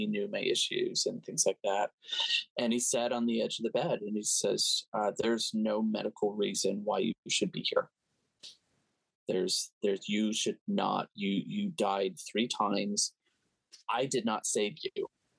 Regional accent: the South, United States; you're a gay man growing up in the South

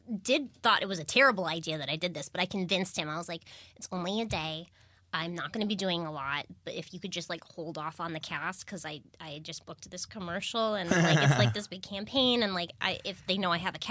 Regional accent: Baltimore, Maryland, United States; born there; oh, I was born in Baltimore, and everybody thought that our au pairs were my mother

